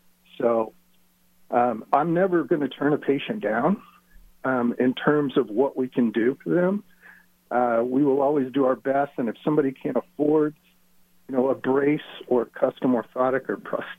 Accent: Austin, Texas, United States; Originally from Austin, Texas.

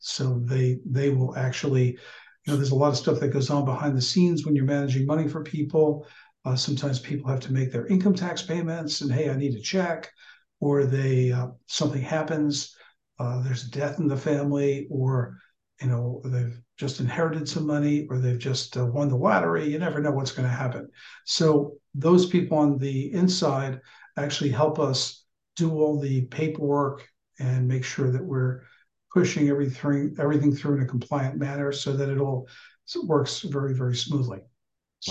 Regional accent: Staten Island, New York, United States; now in New Jersey, United States; so I'm originally from Staten Island, but I'm a Jersey boy for a lot of years now.

